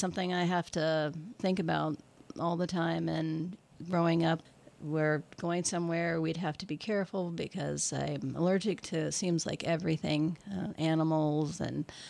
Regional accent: Indiana, United States; No, I'm actually from the Midwest, Indiana, as a matter of fact.

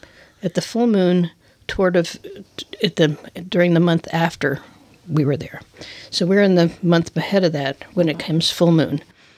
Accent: Port Townsend, Washington, United States; since we're from Port Townsend, we say that after Wind Boat Festival is acceptable

